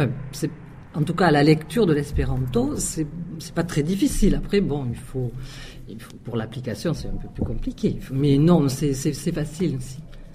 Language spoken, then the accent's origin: French; Villeneuve-sur-Lot, Nouvelle-Aquitaine, France; Il y a un monsieur qui est venu en troisième chez nous à Villeneuve-sur-Lot